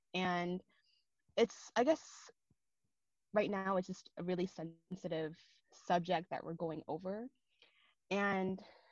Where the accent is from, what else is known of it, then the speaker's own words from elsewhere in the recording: Concord, California, United States; I grew up in Concord, which is actually about 30 minutes away east of San Francisco